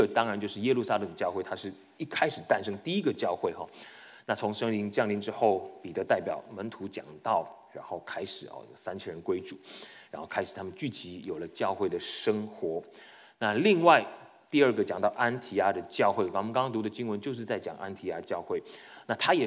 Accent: Taiwan; 我从台湾过来

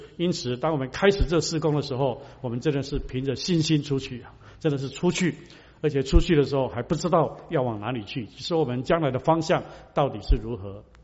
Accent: Taiwan; born there; 那我自己是从台湾出生背景的

